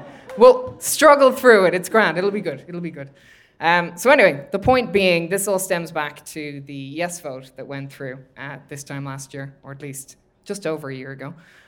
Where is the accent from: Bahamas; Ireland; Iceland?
Ireland; growing up in Ireland